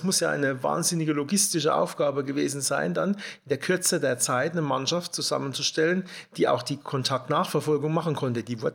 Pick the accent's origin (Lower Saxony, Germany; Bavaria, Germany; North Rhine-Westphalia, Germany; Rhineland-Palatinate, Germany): Rhineland-Palatinate, Germany; Leimersheim; Wir hatten zum damaligen Zeitpunkt in meinem Heimatort in Leimersheim 0 Infizierte.